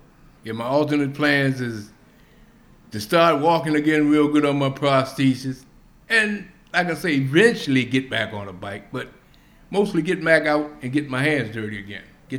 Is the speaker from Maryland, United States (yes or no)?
yes; Bowie, Maryland, United States; I'm from Bowie, Maryland, born and raised.